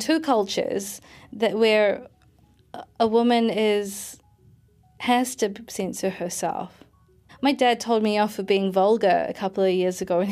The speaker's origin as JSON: {"language": "English", "country": "New Zealand", "tie": "born or raised there", "said": "just because I've been brought up as a Kiwi."}